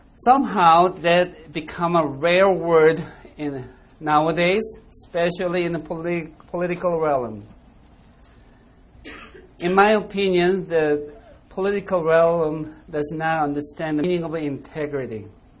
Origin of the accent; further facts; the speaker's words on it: South Korea; Some of you can tell I'm from other country, and some of you think that I'm from Italy. No, I'm not from Italy. I'm from South Korea.